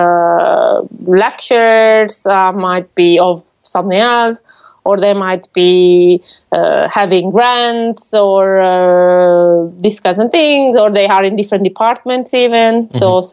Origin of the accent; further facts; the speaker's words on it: Padua, Veneto, Italy; English is a second language; so I grew up in Padova, which is a city in the northeast of Italy.